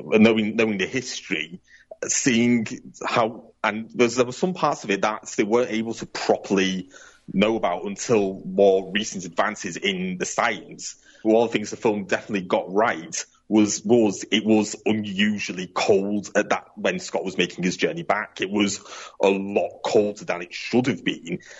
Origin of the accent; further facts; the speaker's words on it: United Kingdom; even for me as a Brit, it does feel a bit jarring